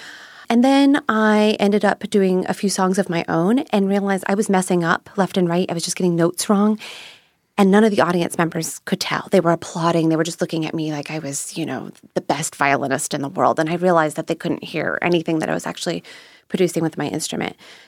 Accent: West Virginia, United States; I was growing up in West Virginia, and I happened to see this cartoon called Sarah and the Squirrel

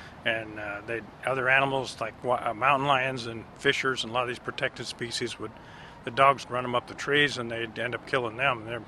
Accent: Orland, California, United States; After growing up in Orland, my dad was the warden in Orland from the 1960 to 1970

